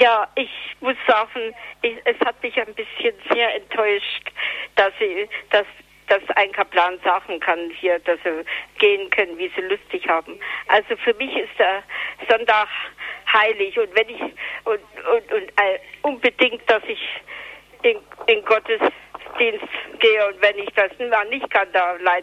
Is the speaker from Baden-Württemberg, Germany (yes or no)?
no; Ilmenau, Thuringia, Germany; Ich komme eigentlich aus Ilmenau, aber ich bin seit 2001 hier in Erfurt im betreuten Wohnen.